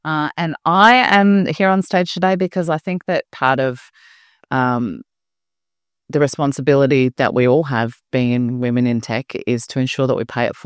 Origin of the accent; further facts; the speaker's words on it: Geelong, Victoria, Australia; I'm from Geelong and I'm the daughter of an army sergeant and a CEO.